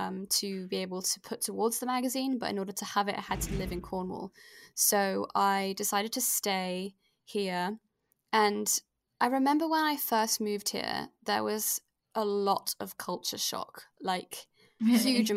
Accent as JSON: {"language": "English", "region": "Geneva", "country": "Switzerland", "tie": "born or raised there", "moved": "as an adult", "said": "So I moved here when I was 18. I always lived in Switzerland, and I was brought up in Geneva, and I never really had any intention to leave."}